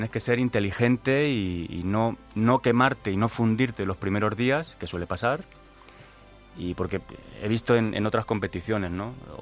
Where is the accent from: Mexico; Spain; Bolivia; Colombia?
Spain; creo que soy el único español que va a la prueba.